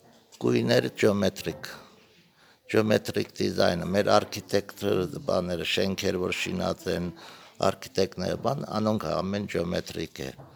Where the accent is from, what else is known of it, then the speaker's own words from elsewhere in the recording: Armenia; born there; Ես Հայաստան ծնած եմ, բայց ծնողներս մեկը Էվերեկն է, մեկը Սուրյայեն է, մամա Սուրյացի է, Սուրյահայ